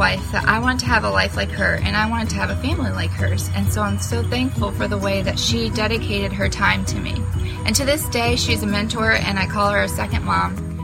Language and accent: English; Newport News, Virginia, United States; born there; I was born in Newport News, Virginia. I didn't really grow up in a Christian family.